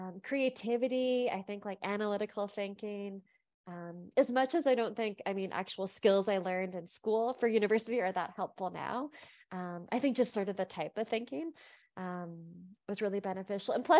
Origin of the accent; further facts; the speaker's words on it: Toronto, Ontario, Canada; Yeah. So I grew up in Etobicoke, which is like the west end of Toronto. You know, a very nuclear family, mom, dad, and me and my sister, who's 5 years younger than I am.